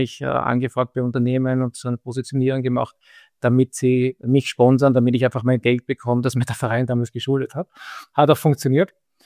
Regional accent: Vienna, Austria; born there; Ich bin in Wien geboren

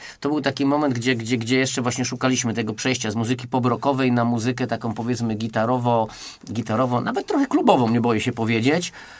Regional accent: Kościan, Greater Poland Voivodeship, Poland; Oni w ogóle u nas w Kościanie, tam i w okolicach byli bardzo znani

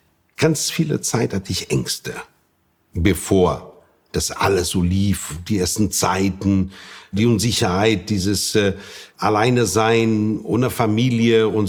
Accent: Norte, Portugal; now in Nordhorn, Germany; ich wohne in der Grafschaft Bentheim in Nordhorn und ich komme aus Nordost Portugals.

